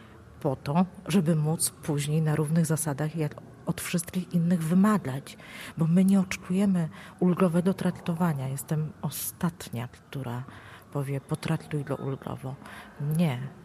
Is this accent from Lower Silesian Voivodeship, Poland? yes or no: yes; Góra, Lower Silesian Voivodeship, Poland; moved away as an adult; now in Kraków, Poland; Ja nie pochodzę z Krakowa, pochodzę z małej miejscowości Góra koło Leszna. Przyjechałam do Krakowa kontynuować studia magisterskie i tak już zostałam.